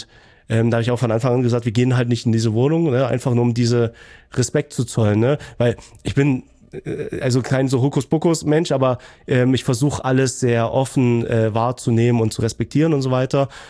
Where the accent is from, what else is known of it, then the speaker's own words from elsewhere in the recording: Remse, Saxony, Germany; ich komme ja aus Nähe Klauchau, aus Rems, ist ein ganz kleines Dorf.